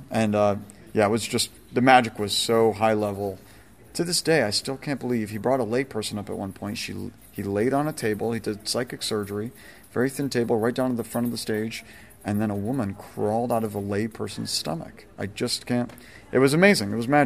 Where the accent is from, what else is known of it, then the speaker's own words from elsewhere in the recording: Binghamton, New York, United States; now in New York City, United States; So where I grew up in Binghamton, though, it's up near Ithaca, Syracuse. It's about 3.5 hours, 4 hours out of the city.